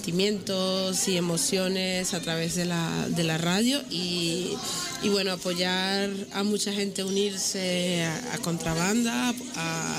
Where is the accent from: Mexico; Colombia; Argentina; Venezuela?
Venezuela; now in Barcelona, Spain; yo soy de Venezuela y llevo aquí en Barcelona desde el 2000, 21 años